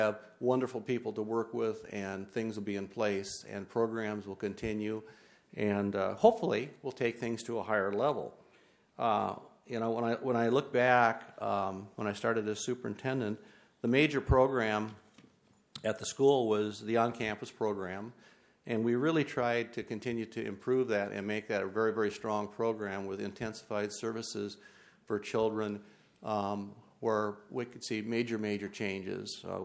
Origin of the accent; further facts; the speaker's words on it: North Dakota, United States; my dad was a farmer. I grew up in North Dakota